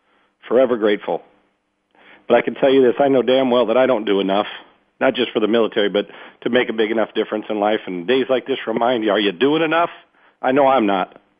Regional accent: United States; And I'm an American and damn proud of it.

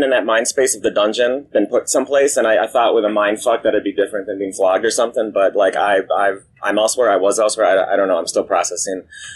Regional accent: Minnesota, United States; I'm from Minnesota, and I've seen dungeons a few times.

